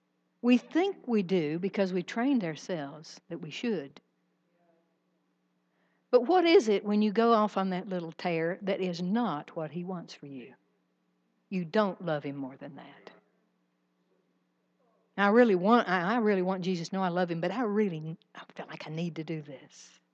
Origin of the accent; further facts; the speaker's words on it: Virginia, United States; Now, I was raised in Southwest Virginia where people turn the air blue regularly. That was nothing new to me.